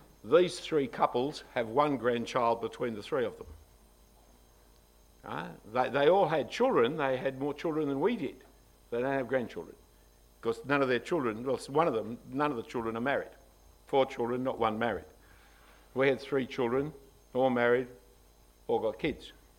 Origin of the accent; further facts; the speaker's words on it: Australia; We're Australian Christians.